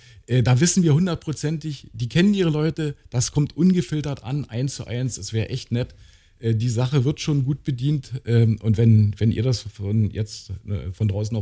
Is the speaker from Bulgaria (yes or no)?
no; Brandenburg, Germany; Also ich bin ja eigentlich aus Lippen im Spreewald